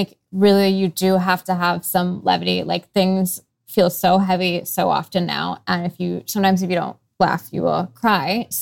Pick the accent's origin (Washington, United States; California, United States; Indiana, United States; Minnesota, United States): Washington, United States; Seattle; this was playing out in my hometown in Seattle